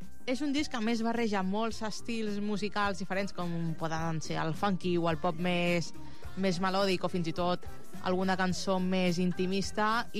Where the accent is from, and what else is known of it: El Prat de Llobregat, Catalonia, Spain